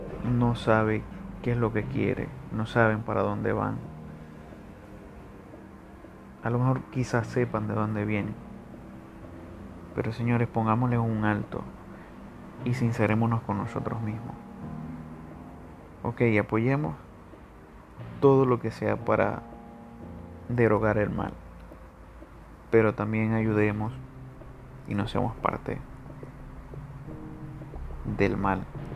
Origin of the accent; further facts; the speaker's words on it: Maracaibo, Zulia, Venezuela; Sí, soy venezolano, Maracaibo específicamente.